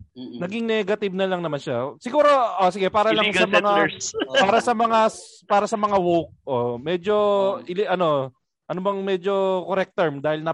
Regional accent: Taguig, Metro Manila, Philippines; Pero alam ko yung lugar na yan kasi taga-Taguig ako dati. Sa may ano, kabilang side ng app ng ano, ng BGC. Pagtawid ng C5.

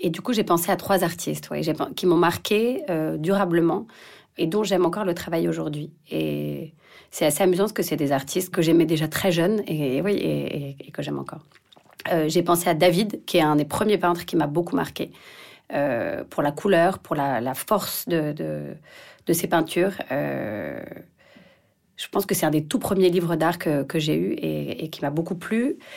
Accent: Paris, Île-de-France, France; je suis parisienne

